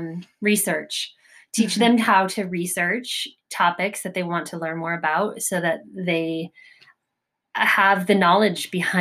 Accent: Florida, United States; I grew up in Southern Florida, where I was a minority in terms of my religious choice. And there were very few members of my faith down there.

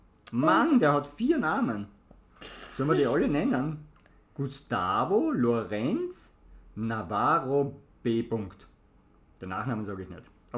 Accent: Austria; Also wir sind aus Österreich.

